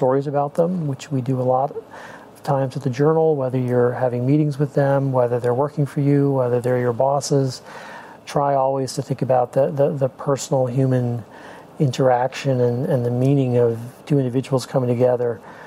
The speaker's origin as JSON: {"language": "English", "town": "Washington", "country": "United States", "tie": "born or raised there", "said": "I grew up in Washington."}